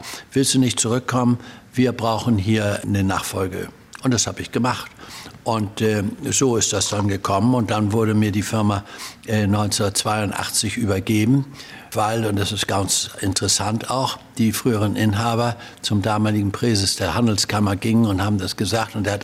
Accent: Germany; Ich bin ja an der Elbe groß geworden

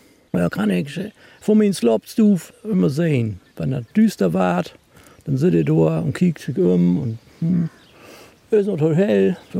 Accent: Lower Saxony, Germany; Elfmarsch und Niedersachsen, also südlich von Hamburg.

